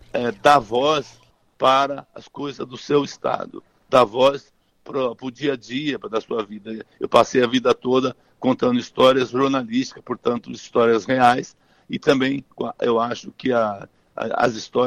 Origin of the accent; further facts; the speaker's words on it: Aquidauana, Mato Grosso do Sul, Brazil; also born or lived in Bonito; Eu sou nasci numa cidade do Pantanal, né? Eu nasci em Aquidauana e vivi a minha infância entre as cidades de Aquidauana e de Bonito, que meu avô tinha uma fazenda nessa região. Cresci por ali